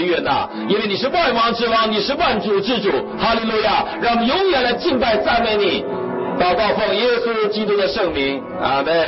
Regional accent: Northeast China, China; now in United States; 在美国过年我们没有家乡的饭，尤其我们东北人没有啊酸菜炖粉条啊

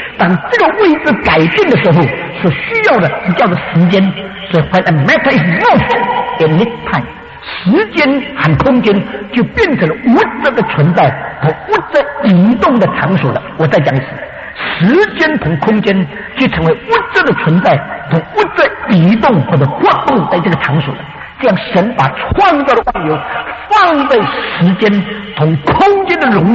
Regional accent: China; 我们中国人对这两个字很了解

